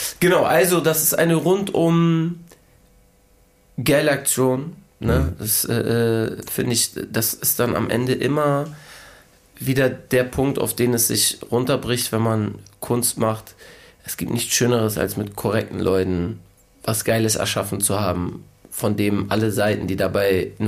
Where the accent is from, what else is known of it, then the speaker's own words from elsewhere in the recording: Hamburg, Germany; unser unsolides Umfeld hier in Hamburg oder wo ich groß geworden bin